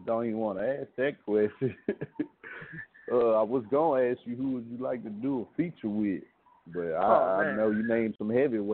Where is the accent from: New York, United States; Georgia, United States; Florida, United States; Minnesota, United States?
Georgia, United States; Cause I'm from Georgia myself, shit.